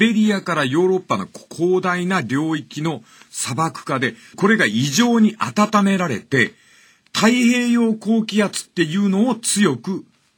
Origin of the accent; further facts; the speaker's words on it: Fukuoka, Japan; 僕は九州生まれですけども、